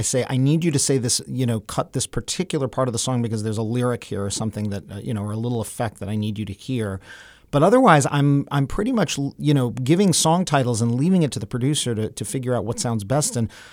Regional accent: New York City, New York, United States; and, you know, growing up in New York City, I remember on the streets, literally, what a huge, huge record that was.

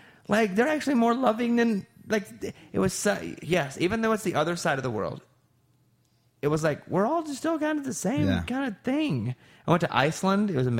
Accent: Arkansas, United States; Because, I grew up in Arkansas. I didn't go on vacation. We had any money.

